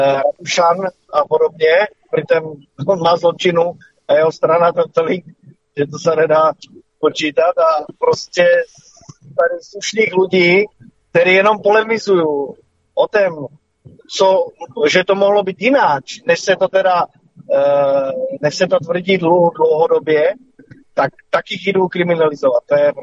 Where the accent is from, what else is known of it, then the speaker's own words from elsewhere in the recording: Slovakia; jelikož jsem Slovák, tak to občas jedu na Slovensku